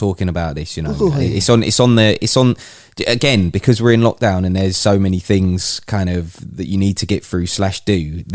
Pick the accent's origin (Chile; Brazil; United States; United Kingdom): United Kingdom; as a Brit